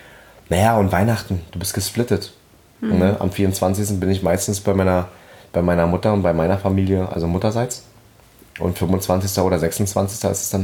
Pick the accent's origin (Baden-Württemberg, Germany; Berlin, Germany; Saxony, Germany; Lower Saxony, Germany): Berlin, Germany; accent: Berlin; wenn ich tatsächlich mein Gegenüber damit konfrontieren kann und ihn wirklich dann zubacken kann mit meinem Berliner Dialekt